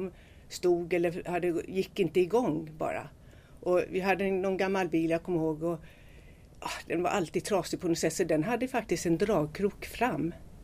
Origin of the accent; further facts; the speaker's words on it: Nynäshamn, Stockholm County, Sweden; born there; jag är född i Nynäshamn och min tvillingssyster. Och vi bodde då på Tore.